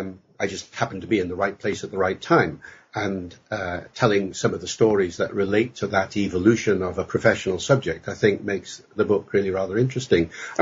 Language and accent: English; Holyhead, Wales, United Kingdom; I grew up in North Wales, in Holyhead, which at the time in the 1940s was very strongly English speaking and very strongly Welsh speaking.